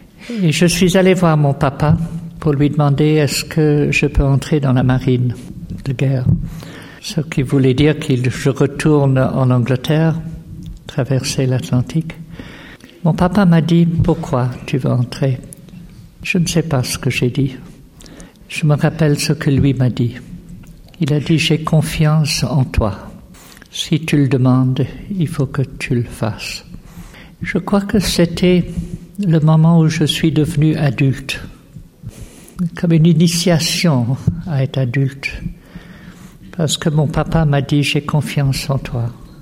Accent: Switzerland; born there; Et puis comme je suis né en Suisse, je peux le dire aussi.

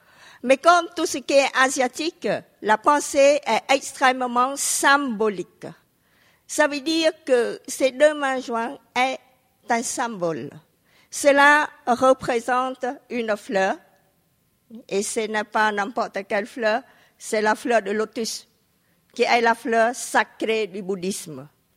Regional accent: Cambodia; now in France; Et quand je retourne au Cambodge, les Cambodgiens dans mon pays d'origine disent que je suis française.

